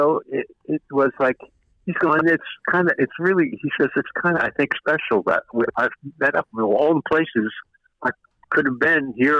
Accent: New York, United States; I said, "No, I'm born and raised in New York."

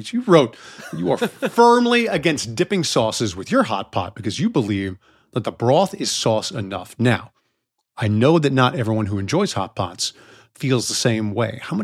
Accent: Midwest, United States; You know, I grew up in the Midwest

